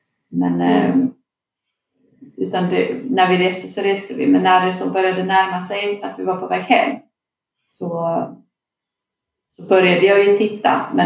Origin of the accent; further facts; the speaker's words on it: Norrland, Sweden; Jag är ju uppvuxen i Norrland och där är så här, jag åkte buss varje dag till skolan.